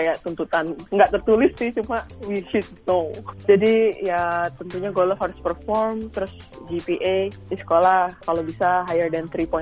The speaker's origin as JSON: {"language": "Indonesian", "region": "Bali", "country": "Indonesia", "lives_now": "United States", "said": "Ya di Bali, saya dari Bali soalnya."}